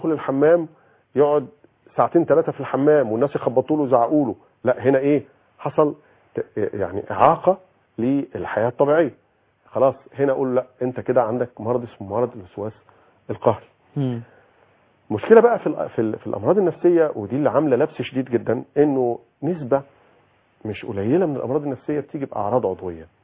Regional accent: Egypt

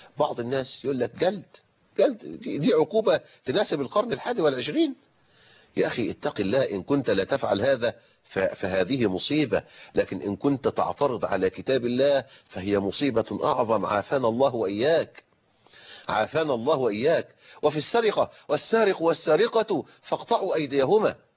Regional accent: Egypt; أنا رجل مصري أحب بلدي، لكن قبل ذلك أنا رجل مسلم

